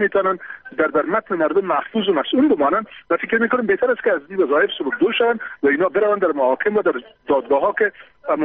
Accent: Afghanistan

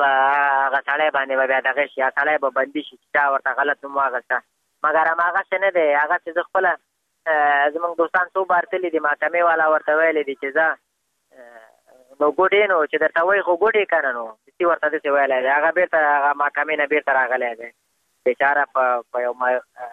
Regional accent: Afghanistan; بس خو موږ هم د افغانستان بچیان یو، د افغانستان معلولین یو، پوهې موږ باندې افغانستان ډېر ګران دی

